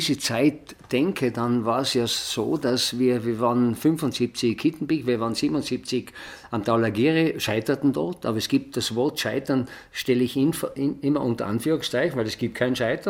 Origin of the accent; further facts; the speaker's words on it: Tyrol, Austria; das ist auch schon hier im Zillertal gewesen, wo ich aufgewachsen bin